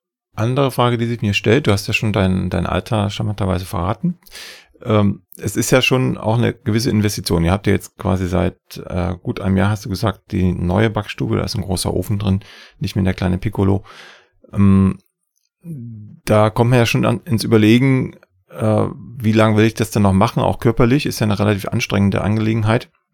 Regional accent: Freiberg, Saxony, Germany; Meine Heimatstadt, ja.

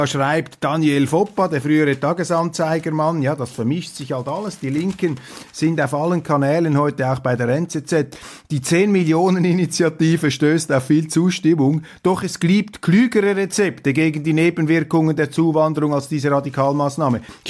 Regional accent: Switzerland; Das dürfen wir uns als Schweizer nicht bieten lassen, sage ich Ihnen.

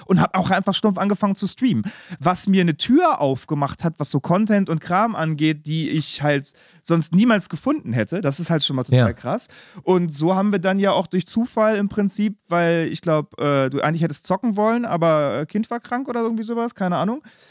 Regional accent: Berlin, Germany; born there; Und gebürtiger Berliner bin.

